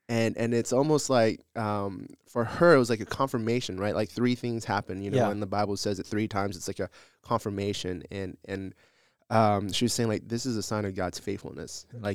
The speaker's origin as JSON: {"language": "English", "region": "Texas", "country": "United States", "tie": "born or raised there", "also_born_or_lived": "Malaysia / China", "said": "I grew up in Texas. I wasn't born there. I was born in Malaysia, but raised in Texas and went overseas to do missions in China."}